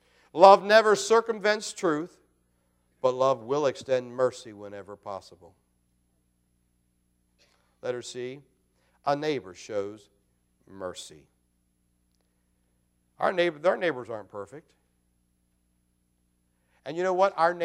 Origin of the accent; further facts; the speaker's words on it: Maryland, United States; moved away; I remember growing up in Carroll County, Maryland. It was about 50,000 people in the county when I grew up there. By the time I left, it was about 75,000.